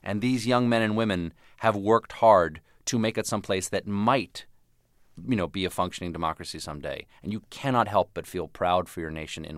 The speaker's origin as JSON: {"language": "English", "region": "the South", "country": "United States", "tie": "born or raised there", "said": "I never growing up in the South"}